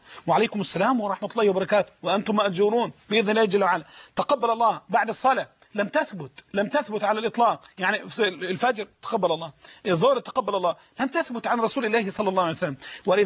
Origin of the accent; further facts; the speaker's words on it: Dimshalt, Dakahlia, Egypt; خطبة الجمعة القادمة إن شاء الله في قريتي ديم الشلت مركز ذكرنا الزقالية، ديم الشلت مركز ذكرنس دقالية بلدي دي مشلت